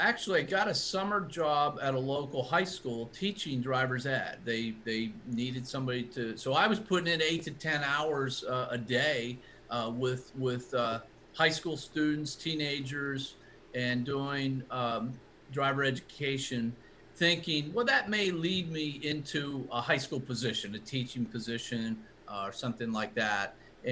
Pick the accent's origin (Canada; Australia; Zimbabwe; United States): United States; Pennsylvania; I'm from Somerset County originally, so Johnstown is very close.